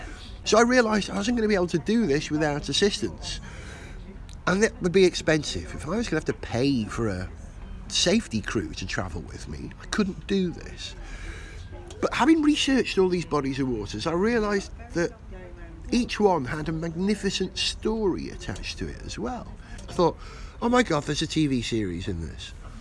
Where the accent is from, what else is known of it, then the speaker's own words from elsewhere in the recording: Wales, United Kingdom; I'm from North Wales originally, you see.